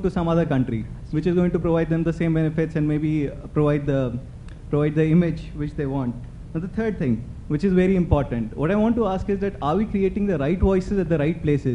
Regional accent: India; Because I come from India and I came with the impression that we are going to talk about the type of clothes we wear and all that jazz

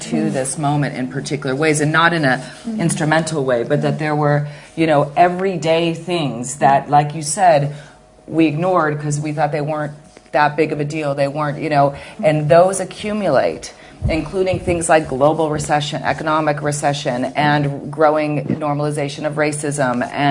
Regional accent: United States; and also I'm from the United States, and there was a lot of, and I was there when Trump was elected

